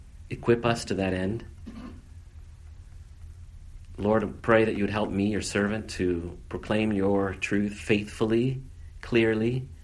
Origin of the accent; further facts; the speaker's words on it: Iowa City, Iowa, United States; the towns surrounding my hometown of Iowa City Iowa developed reputations.